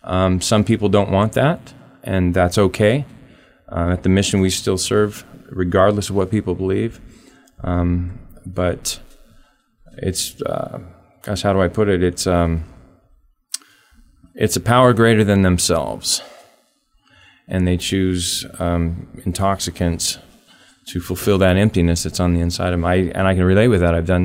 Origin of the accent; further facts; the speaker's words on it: California, United States; I've been born and raised in Humboldt County ever since I can remember.